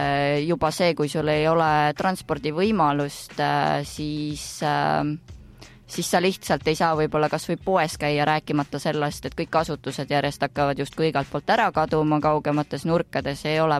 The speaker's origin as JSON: {"language": "Estonian", "town": "Saku", "region": "Harju County", "country": "Estonia", "tie": "born or raised there", "also_born_or_lived": "Rapla Parish", "moved": "as an adult"}